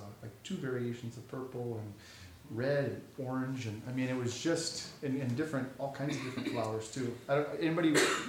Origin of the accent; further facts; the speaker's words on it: Alaska, United States; but I grew up in Alaska, went to Luther College, graduated back in 1990 from Luther College